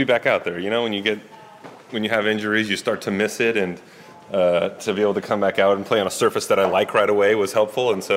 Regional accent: United States; I mean, as an American, I get to play in America probably 10 times a year

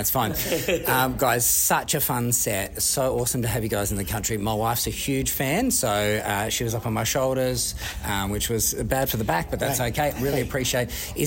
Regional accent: Adelaide, South Australia, Australia; that's from my hometown of Adelaide.

